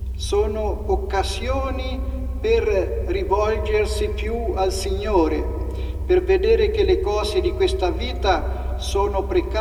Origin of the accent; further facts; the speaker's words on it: Perugia, Umbria, Italy; moved away as an adult; sono originario di Perugia e sono entrato in seminario da piccolo